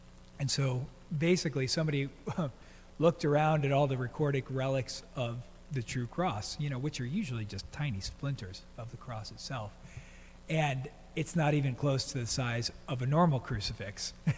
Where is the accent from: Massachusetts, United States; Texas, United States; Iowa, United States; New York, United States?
New York, United States; Brooklyn; When I was growing up in Brooklyn, we went to St. Brendan's Catholic Church.